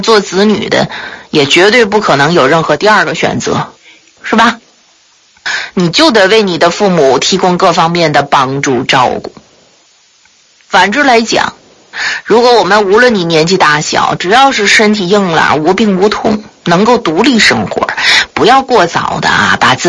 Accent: Shannan, Tibet, China; 我从小就生活在敬老院。当年我居住的西藏山南的敬老院里总共是住着九位老人

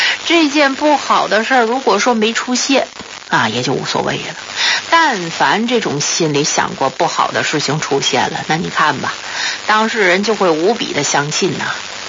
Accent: Shannan, Tibet, China; 我呢是一个在敬老院里长大的孤儿。

